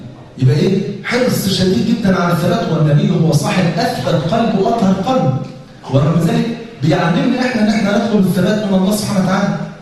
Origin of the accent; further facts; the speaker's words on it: Egypt; وبعدين لقى واحد كده من بيسموه عندنا في مصر من منافيخ